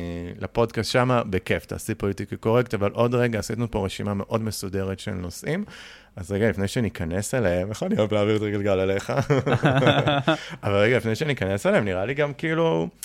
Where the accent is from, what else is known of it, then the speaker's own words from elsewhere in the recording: Nahariya, Northern District, Israel; אז אני במקור מנהריה.